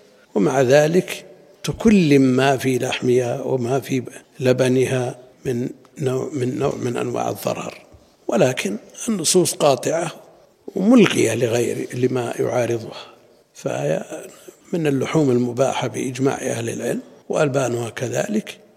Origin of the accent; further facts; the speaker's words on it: Najd, Saudi Arabia; عندنا في نجد ما يؤكل لحم البقر،